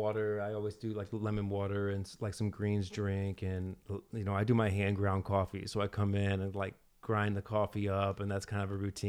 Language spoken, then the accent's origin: English; St. Louis, Missouri, United States; he's got the great podcast from my hometown, St. Louis.